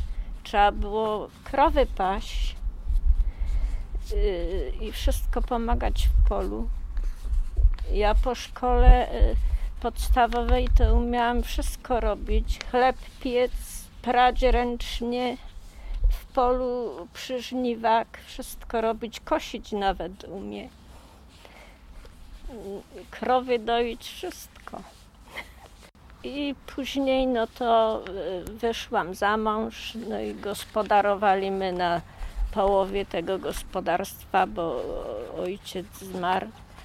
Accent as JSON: {"language": "Polish", "region": "Lesser Poland", "country": "Poland", "tie": "born or raised there", "said": "mieszkam tu od urodzenia, urodziłam się w 1948 roku, chodziłam do szkoły do Targanic"}